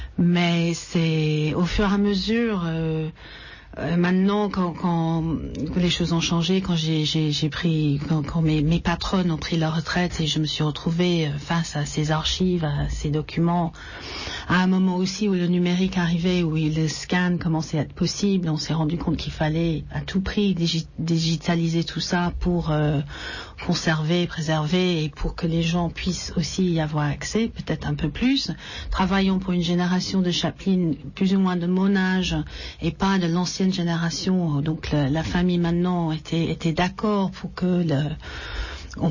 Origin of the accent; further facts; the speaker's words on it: England, United Kingdom; French is a second language; moved away as an adult; now in Paris, France; je suis anglaise. J'ai fait des études de français. Je suis tombée amoureuse d'un français il y a 30 ans. Je suis arrivée à Paris